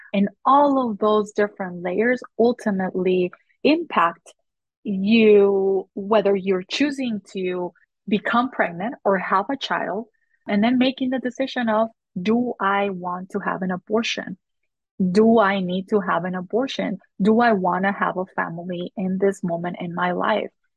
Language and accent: English; Nogales, Arizona, United States; I'm from Nogales, border town, right here in Arizona.